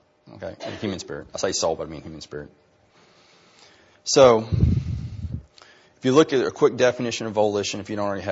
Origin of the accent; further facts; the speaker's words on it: Texas, United States; I grew up on Cedar Bayou. Literally, I played on that bayou all my life. My dad taught me how to water ski on that bayou